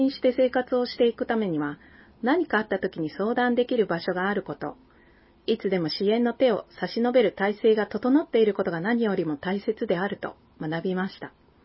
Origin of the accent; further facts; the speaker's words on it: Niimi, Okayama, Japan; 特に生まれ育ってきた新見市のことを専門的な視点で考え